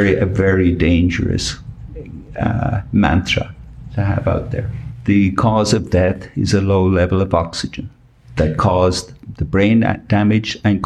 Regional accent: Freshford, County Kilkenny, Ireland; No, I'm not from Dublin. I'm from a small village called Freshford in County Kilkenny in rural Ireland.

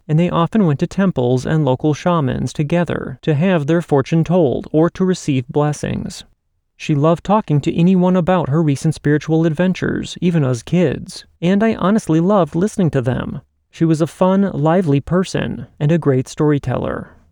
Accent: Kunming, Yunnan, China; moved away as an adult; now in Montreal, Canada; I came to Montreal for university, but I am originally from Kunming, China, located in the foothills of the Himalayas.

